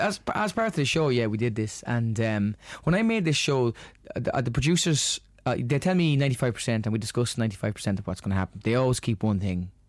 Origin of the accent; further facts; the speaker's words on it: Leinster, Ireland; I remembered that I was from County Offaly, home of Barack Obama, President of the United States of America.